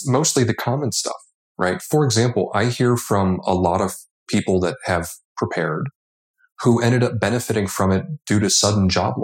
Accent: United States; I found out later that I wasn't allowed to go into the hotel because as an American, I would rape the women in the hotel.

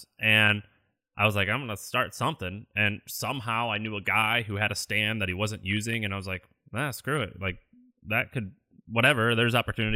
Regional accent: Missouri, United States; also born or lived in Tennessee; So I'm from Missouri, where I was raised, moved into Tennessee.

